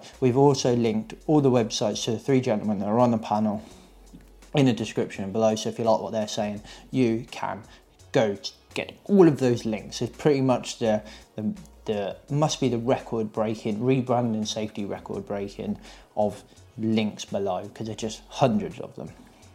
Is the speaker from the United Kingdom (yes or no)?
yes; United Kingdom; come on, we're British, we don't like talking to each other anyway